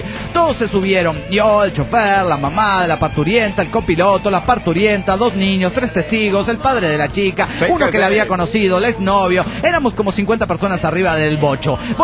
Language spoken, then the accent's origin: Spanish; León, Guanajuato, Mexico; Soy el vaquero de León, Guanajuato, México.